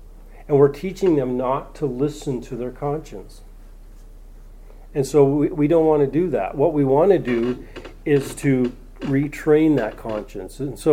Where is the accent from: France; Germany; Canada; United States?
Canada; Three Hills, Alberta; I grew up in Three Hills, Alberta.